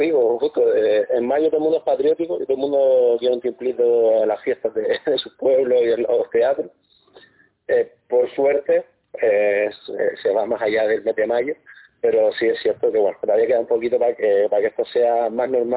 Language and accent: Spanish; Agaete, Canary Islands, Spain; soy de Agaete, y Agaete es pueblo de fiesta, pueblo de parrandeo, de guitarreo, de serenata, y bueno, pues con esa influencia, pues crecí